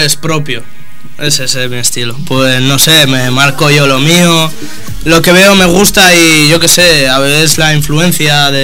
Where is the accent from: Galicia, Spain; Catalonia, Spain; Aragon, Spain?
Catalonia, Spain; Barcelona; born there; tengo 17 años y nací en Barcelona.